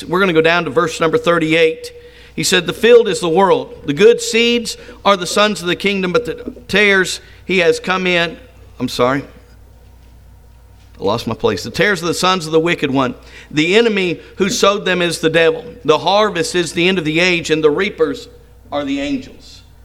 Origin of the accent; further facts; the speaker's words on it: Kansas, United States; I've told you this before, growing up in Kansas on a wheat farm, you think about that wheat as it grows and it gets towards harvest.